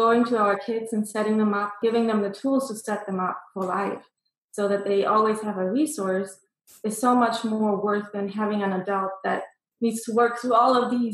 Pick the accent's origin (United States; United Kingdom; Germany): Germany; I'm born and raised in Germany. I grew up in a really conservative, sheltered way, really judgmental environment.